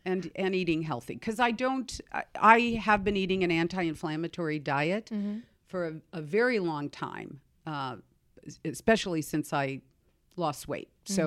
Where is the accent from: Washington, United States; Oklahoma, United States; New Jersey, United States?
Washington, United States; Seattle; You know, I'm from Seattle